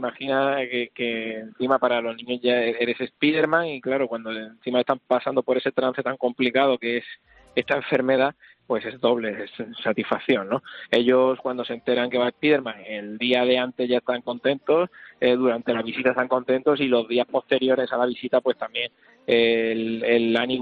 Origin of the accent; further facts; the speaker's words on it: Málaga, Andalusia, Spain; En Málaga. Yo normalmente soy malagueño.